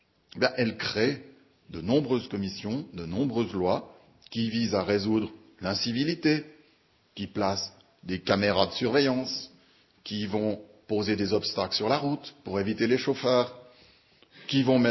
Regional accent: Vaud, Switzerland; la devise du canton d'où je viens, canton de Vaud

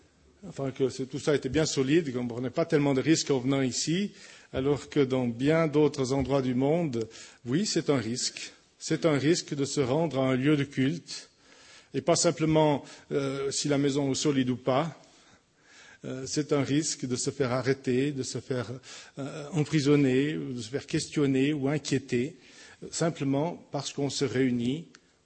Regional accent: Vaud, Switzerland; now in Geneva, Switzerland; je suis un Vaudois rempoté à Genève, puisque je viens de Yon-sur-Morge. Et mon église de base, d'envoi, c'était l'église des Amandiers à Lavigny

